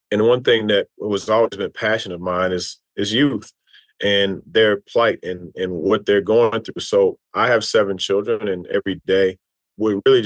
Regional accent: Louisville, Kentucky, United States; You know, I grew up in the West in Louisville, Kentucky.

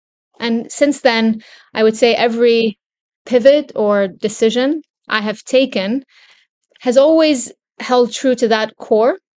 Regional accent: California, United States; I had a bit of growing up in California, but not like that.

